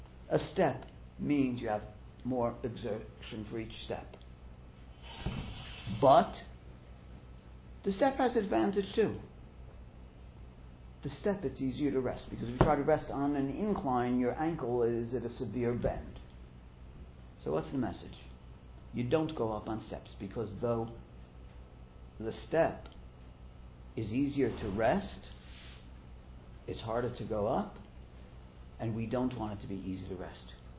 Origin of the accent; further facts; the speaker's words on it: New York, United States; I was almost thinking to say that, but I'm from New York, so I don't fish much.